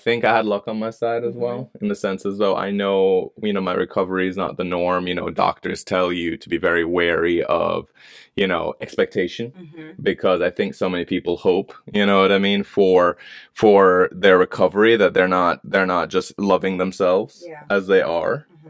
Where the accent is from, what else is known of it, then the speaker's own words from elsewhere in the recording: Jamaica; I'd always been a cinephile, you know, even growing up in Jamaica.